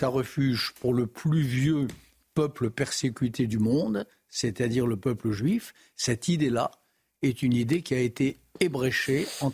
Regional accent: France

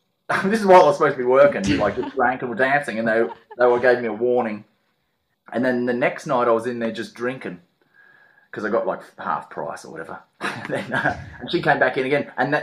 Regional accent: Perth, Western Australia, Australia; also born or lived in Adelaide, Australia; I just moved to Melbourne because I grew up in Perth. I was born in Adelaide, grew up in Perth.

